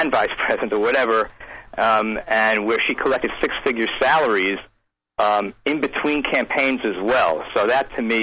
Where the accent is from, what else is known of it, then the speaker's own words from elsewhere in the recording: New York City, New York, United States; I grew up in New York City and personally saw how one man single-handedly took it from the dump that it was